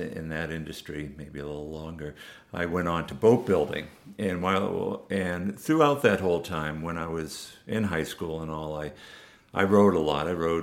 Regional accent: Massachusetts, United States; I grew up in Massachusetts, and I would take trips around Massachusetts, weekend trips, and some longer trips on up to New Hampshire and all

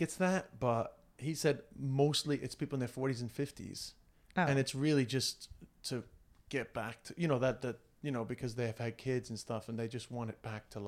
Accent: Ireland; but that's just because I'm Irish.

